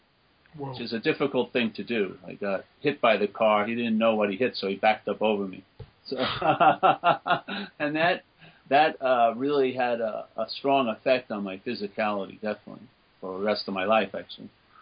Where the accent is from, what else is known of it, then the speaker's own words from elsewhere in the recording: New York, United States; I was brought up a Catholic in New York, and I had forgotten about that, basically.